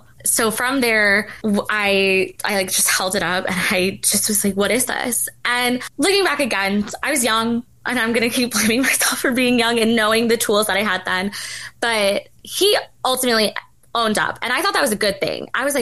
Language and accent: English; New York City, New York, United States; I said I was from New York City, but this was down south.